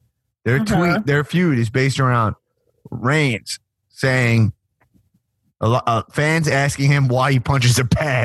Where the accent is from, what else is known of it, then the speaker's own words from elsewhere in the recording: New York City, New York, United States; now in Los Angeles, United States; I bought when I moved to LA, and I was just like from New York City.